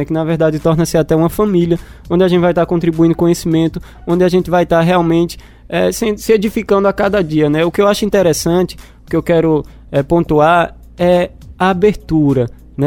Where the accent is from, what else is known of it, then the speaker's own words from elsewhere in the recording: Recife, Pernambuco, Brazil; Nordestino, então nós de Recife aqui, né?